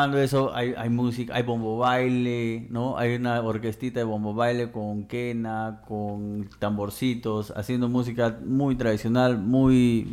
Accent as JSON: {"language": "Spanish", "town": "Iquitos", "region": "Loreto", "country": "Peru", "said": "Algunos le dicen humilla, como por ejemplo en mi tierra, en Iquitos."}